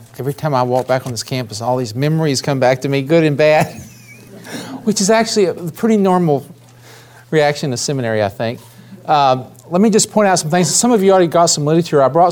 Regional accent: Tennessee, United States; accent: Southern; my wife and I drove our moving van up here from Tennessee. Yes, I am from the South. And I go back about every 3 months, so I never lost my Southern accent.

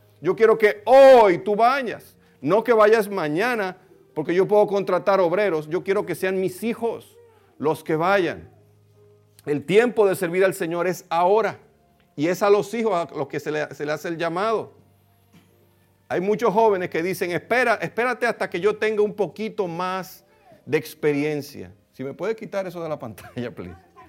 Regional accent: Santo Domingo, Dominican Republic; Eso es en Santo Domingo, sí, allá en mi país, allá que.

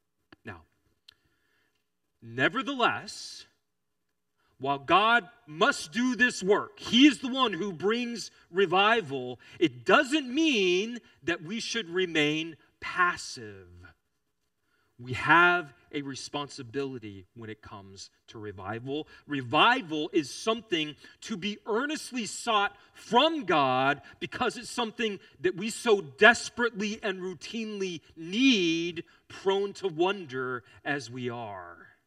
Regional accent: Texas, United States; Now, I'm from Texas.

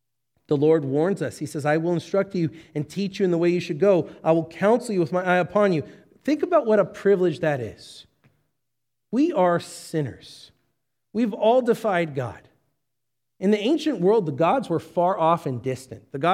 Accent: Santa Clarita, California, United States; now in Kansas, United States; Now, I grew up in Santa Clarita. I was born in L.A., grew up in Santa Clarita. I didn't have much experience with agriculture, but I have spent the last 9 years in Kansas. And I've not lived on a farm

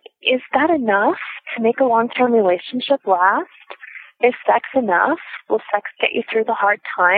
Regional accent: Pennsylvania, United States; I'm from Pennsylvania

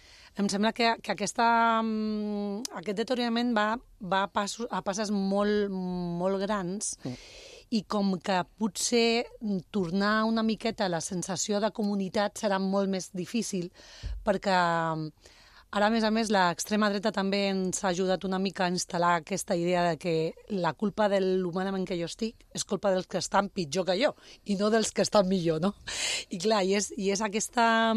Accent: Cala de Bou, Balearic Islands, Spain; Era com jo que som de Cala de Bou

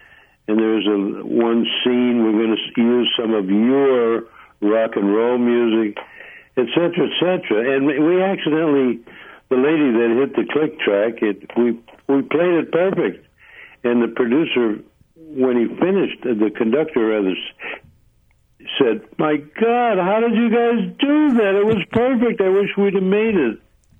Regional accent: Holyoke, Massachusetts, United States; also born or lived in Hartford, Connecticut; Exactly. I was a Holyoke drummer. We moved over to Hartford, Connecticut. So I spent all my youth on the East Coast.

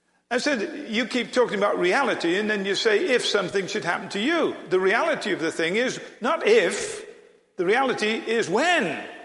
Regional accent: United Kingdom; but being British, I know what to do when you don't know what to do.

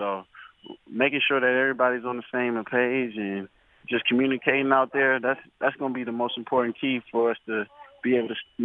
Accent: Georgia, United States; You know, I grew up in Georgia. We had Six Flags, so Batman and Superman was my favorite roller coaster rides growing up already.

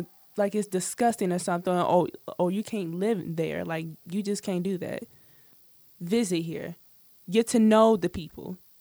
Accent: Chicago, Illinois, United States; I'm 18 and I'm from Chicago. I live in this neighborhood every single day and it's not as bad as he think it is.

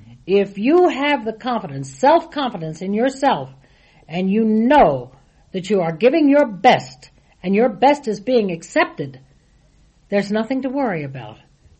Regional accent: Washington, District of Columbia, United States; also born or lived in Virginia; now in New York, United States; Yes, I was born in Virginia and raised and schooled in Washington, D.C., and have lived in New York for 47, 48 years.

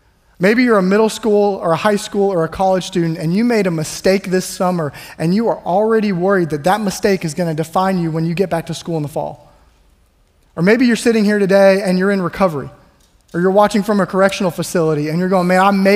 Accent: Florida, United States; now in Mississippi, United States; I'm originally from South Florida. And growing up in South Florida, there's a lot of mannerisms and some language that I use that when I moved to Mississippi

